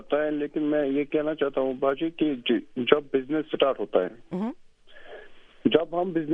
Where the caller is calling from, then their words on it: Sopore, Jammu and Kashmir, India; میں کشمیر سری نگر سے فون کر رہا ہوں, سوپور سے.